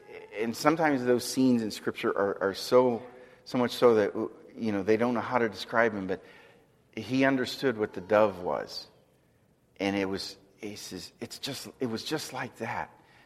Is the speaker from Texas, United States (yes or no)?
no; Miami, Florida, United States; and so I grew up in Miami, and we used to have our windows open at night.